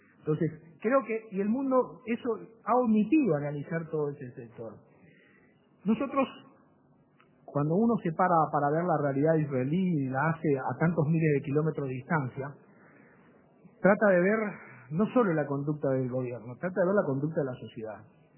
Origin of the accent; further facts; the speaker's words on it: Uruguay; somos uruguayos y judíos